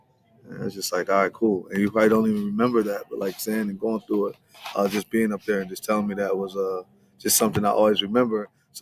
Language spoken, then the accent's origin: English; Camden, New Jersey, United States; Camden, New Jersey. Camden, right. New Jersey.